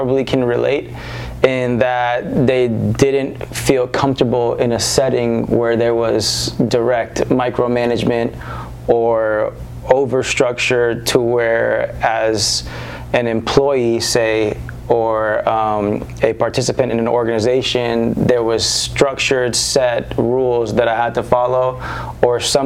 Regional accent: Weston, Florida, United States; Just like you, you know, I grew up in Weston, Florida.

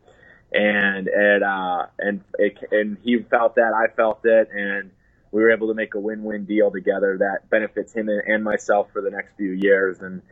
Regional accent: Chicago, Illinois, United States; But, just a real quick background. I grew up in Chicago. My parents are amazing, absolute amazing parents. I grew up right above the poverty line.

